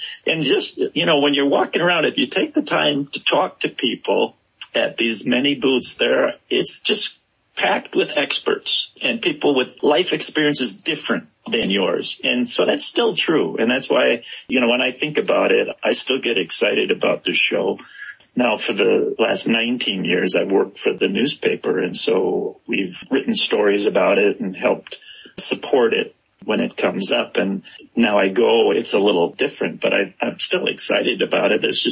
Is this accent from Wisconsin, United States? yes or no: yes; Wisconsin, United States; I grew up in Racine County, and the metro Milwaukee area was always part of our life.